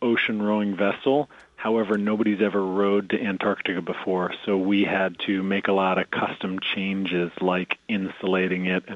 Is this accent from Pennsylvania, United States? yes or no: no; Grand Forks, North Dakota, United States; It comes from my experience growing up in Grand Forks.